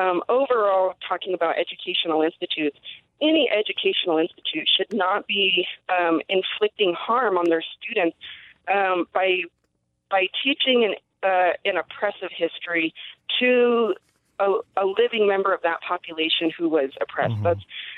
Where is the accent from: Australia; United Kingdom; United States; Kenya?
United States; as you mentioned, I'm from the Diné Nation, and I'm also Chicana.